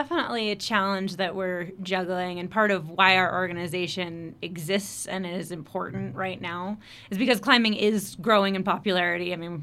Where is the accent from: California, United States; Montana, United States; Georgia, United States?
California, United States; also born or lived in Arkansas; Originally I was born in Arkansas, but okay. I grew up in California.